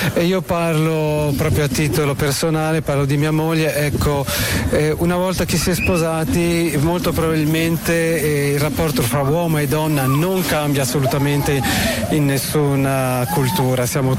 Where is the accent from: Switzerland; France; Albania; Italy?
Switzerland; born there; Diciamo svizzero, quasi, sono nato in Svizzera, comunque di origine italiana, ecco.